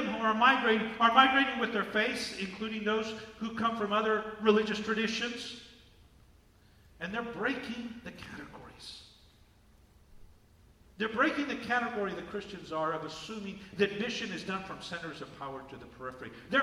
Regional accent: United States; born there; I was born in the United States, and my ancestors were here before President Trump's ancestors were here.

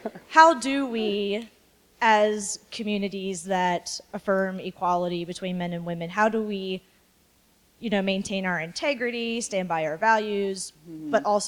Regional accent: Winchester, Virginia, United States; from Winchester Transfer to Harrisonburg.

